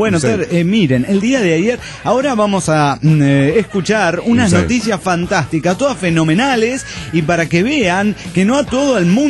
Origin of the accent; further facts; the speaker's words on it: Veracruz, Mexico; now in Mexico City, Mexico; aunque yo escribo desde la Ciudad de México, yo soy jarocho. Nací y crecí en Veracruz. Veracruz, a mis 30 años, el 86,66666% de mi vida lo he vivido en el puerto jarocho.